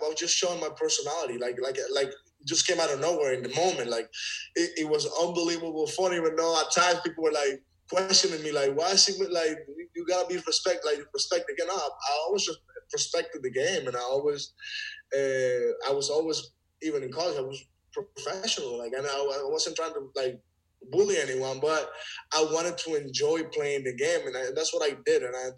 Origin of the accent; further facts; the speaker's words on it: Caracas, Capital District, Venezuela; Like I say, I was a kid from Caracas.